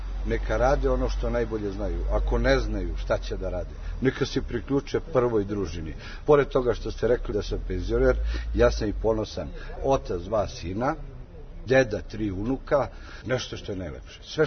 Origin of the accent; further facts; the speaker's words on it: Zlatari, Rasina District, Serbia; Mi smo iz Zlatara, mesta zajednice Zlatari i opština Brus